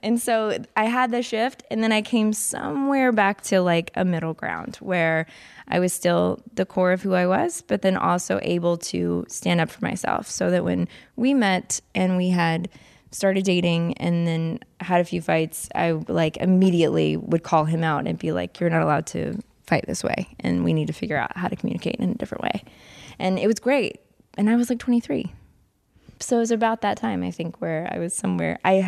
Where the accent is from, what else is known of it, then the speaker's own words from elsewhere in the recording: the South, United States; I grew up in the South, and my dad was a pastor, and I grew up in church my whole life.